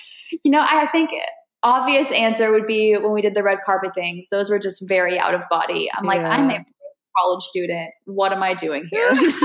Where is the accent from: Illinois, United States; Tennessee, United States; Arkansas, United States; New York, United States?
Arkansas, United States; Fayetteville; So I was born and raised in Fayetteville, Arkansas, rodeo home of the Ozarks. And I was baptized in a horse trough